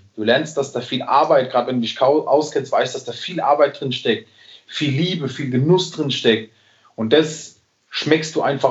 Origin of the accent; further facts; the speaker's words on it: Rhineland-Palatinate, Germany; gerade ich als Pfälzer, dieses Lebensgefühl im Glas zu haben, das ist einfach ein Stück Heimat, finde ich, für mich.